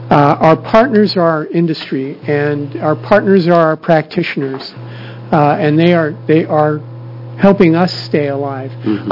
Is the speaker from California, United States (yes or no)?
yes; California, United States; sorry, native Oregonians, but I'm a Californian, and was laid off because of Proposition 13 down there